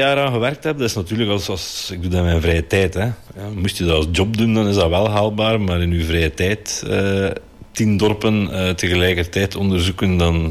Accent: Zottegem, East Flanders, Belgium; now in Herzele, Belgium; Ik kom eigenlijk uit Zottegem.

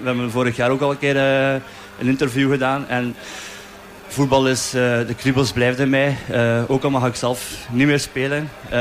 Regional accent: Sint-Maria-Oudenhove, Flanders, Belgium; Ik ben van Sint-Maria-Denhoven zelf. Dus Sint-Gorix is eigenlijk 5 minuten van mijn deur.

